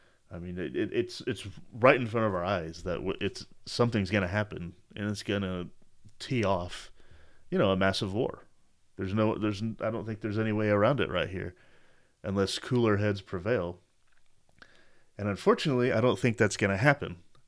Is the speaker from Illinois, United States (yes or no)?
no; Texas, United States; I mean, I'm a Texan first and foremost